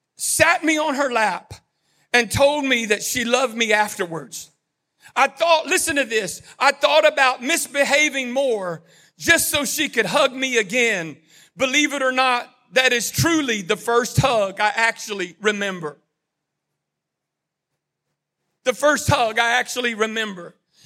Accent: Cleveland, Ohio, United States; This was from a young lady that I grew up with in Cleveland and the church that my dad pastored there.

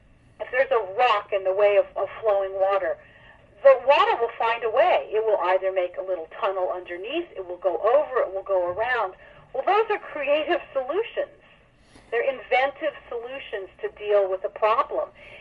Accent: New York, United States; there's Fort Tryon Park, which is near where I grew up in New York

